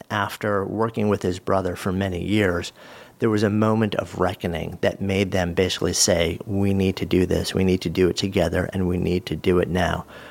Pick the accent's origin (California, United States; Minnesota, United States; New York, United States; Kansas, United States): New York, United States; I grew up outside of New York City in a small town